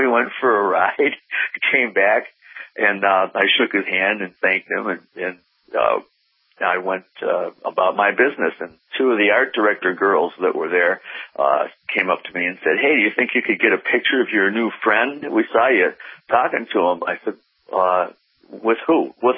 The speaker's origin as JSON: {"language": "English", "town": "Detroit", "region": "Michigan", "country": "United States", "said": "I said, well, I'm from Detroit. This is my first time out here"}